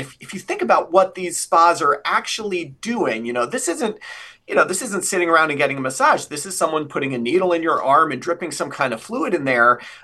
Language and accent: English; Connecticut, United States; And I've seen these IV so-called hydration spas springing up all over my home state of Connecticut as well.